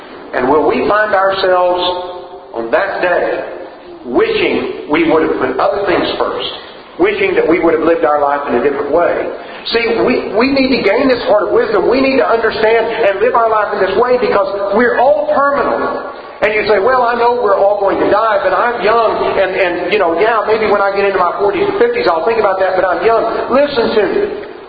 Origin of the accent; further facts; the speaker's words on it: Tuttle, Oklahoma, United States; the little town where I grew up in Tuttle, Oklahoma.